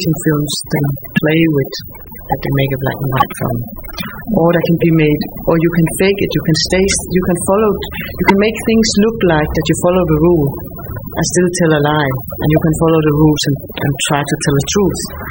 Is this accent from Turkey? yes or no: no; Denmark; English is a second language; now in Germany; but I have a different story as I'm from Denmark.